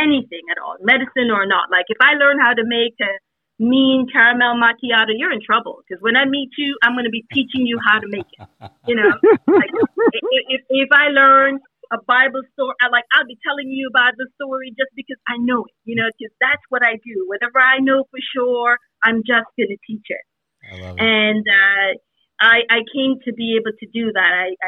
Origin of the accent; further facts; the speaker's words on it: Jamaica; now in Atlanta, United States; Again, I'm from Jamaica, so, you know, any cold climate place was out of the way.